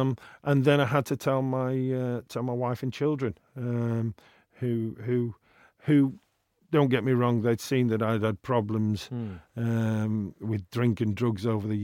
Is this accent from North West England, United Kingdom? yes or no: yes; Wythenshawe, North West England, United Kingdom; born there; I was born in Withenshaw off a council estate, and really football was our only release.